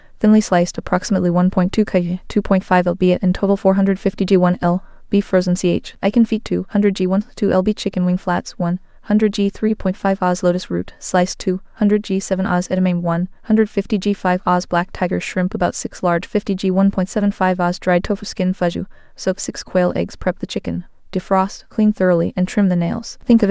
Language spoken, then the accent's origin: English; Sichuan, China; When I was growing up, my hometown, a small city in northeastern Sichuan